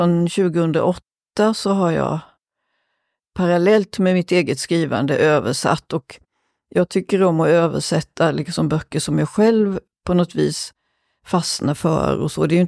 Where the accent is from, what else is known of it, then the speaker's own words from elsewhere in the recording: Småland, Sweden; jag kommer från Småland.